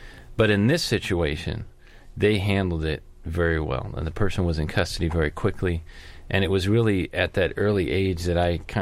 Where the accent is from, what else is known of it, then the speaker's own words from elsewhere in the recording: Oakland, California, United States; But certainly growing up in the Hispanic areas, you had the Norteños that kind of controlled the area from the Hispanic gang side. And they were always at war with a group called the Cedeños or the Border Brothers, which were far east Oakland.